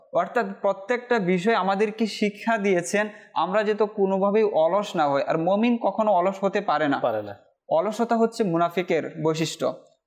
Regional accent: Bangladesh; আমরা বাঙালি হিসাবে, আমরা বাংলাদেশি হিসাবে যদি আমার দেশের মানুষের ভাগ্যকে পরিবর্তন করতে যায় তাহলে আমাদেরকে চেষ্টা করতে হবে।

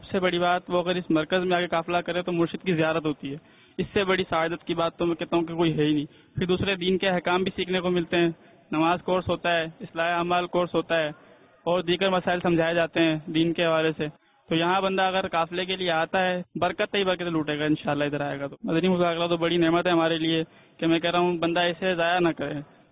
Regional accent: Shahdadpur, Sindh, Pakistan; شہر شہداد پور سندھ سے.

